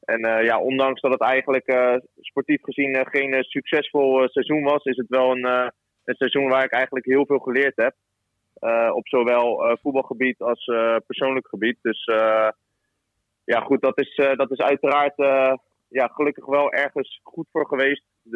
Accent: Rotterdam, South Holland, Netherlands; ik kom natuurlijk zelf uit Rotterdam.

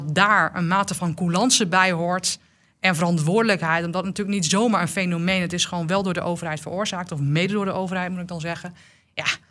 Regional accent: Groningen, Netherlands; ik kwam natuurlijk uit Groningen, dus dat dossier... dat hoorde ik natuurlijk vaak voorbij komen.

